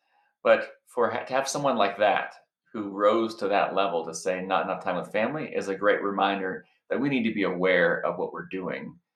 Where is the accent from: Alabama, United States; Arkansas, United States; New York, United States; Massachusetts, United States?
Alabama, United States; there are things that my kids are going to face that wasn't even on my radar as a straight white guy growing up in Alabama, right?